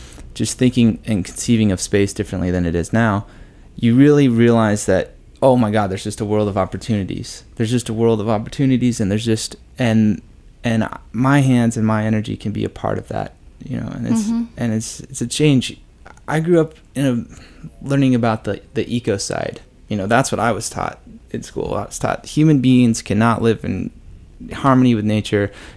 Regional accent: Olympia, Washington, United States; I'm from the West Coast.

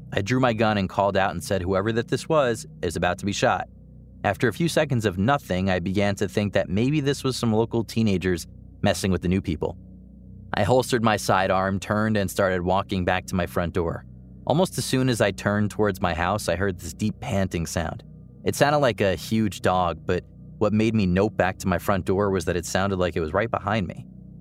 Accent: Oregon, United States; also born or lived in Las Vegas; Me growing up in Oregon loved the rain, and for the past 10 years, we lived in Vegas

